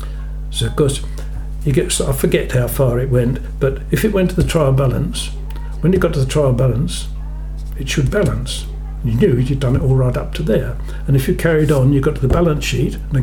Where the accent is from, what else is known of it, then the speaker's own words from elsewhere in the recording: London, United Kingdom; born there; But, no, I was born in London. We were all born in London.